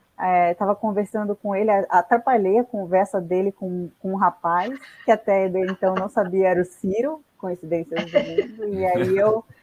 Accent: Amazonas, Brazil; eu sou amazonense, mas quando eu estava lá, eu só pulava na água

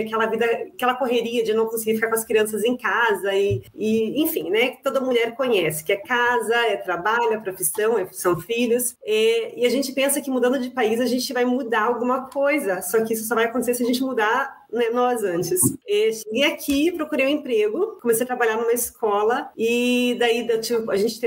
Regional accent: Brazil; moved away as an adult; Então, sou brasileira, vim para cá faz um ano e meio apenas, bem no comecinho da pandemia.

